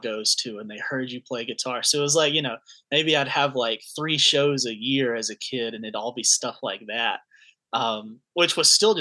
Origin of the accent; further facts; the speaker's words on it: North Carolina, United States; Western North Carolina is the home base, but I'm kind of comfortable playing anywhere in my home state right now.